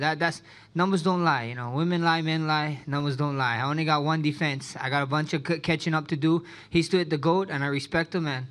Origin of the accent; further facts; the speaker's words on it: Hawaii, United States; Us Hawaiians, I'm Hawaiian Samoan, I love to eat.